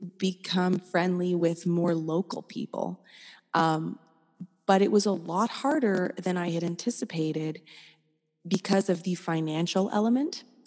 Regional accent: Montreal, Quebec, Canada; now in Toronto, Canada; as a Canadian from Toronto, or not, I'm from Montreal, but living in just outside of Toronto, like it snows what feels like 8 months of the year, you know?

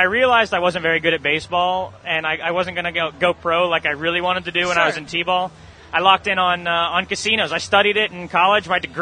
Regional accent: Las Vegas, Nevada, United States; This is, casino's sort of in my DNA. It's in my blood. I grew up in Las Vegas.

